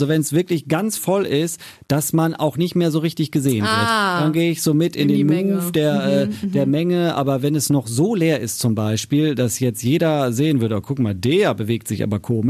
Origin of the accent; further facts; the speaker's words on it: Hattingen, North Rhine-Westphalia, Germany; Und ich kam so ein bisschen vom Land, so Richtung Hattingen, ne? Kennt man hier im Ruhrgebiet.